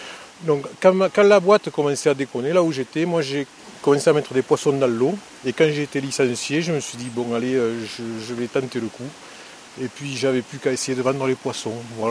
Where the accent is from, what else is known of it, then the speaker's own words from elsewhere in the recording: Salles-Courbatiès, Occitanie, France; D'où je viens pas de loin, je viens de Salle Courbatier. Voilà. Je suis né ici, moi.